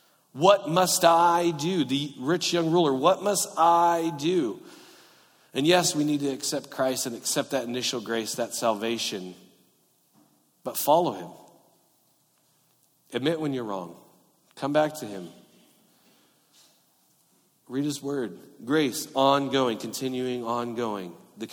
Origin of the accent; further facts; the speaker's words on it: California, United States; And I'm from Southern California, so snow is in your freezer, right?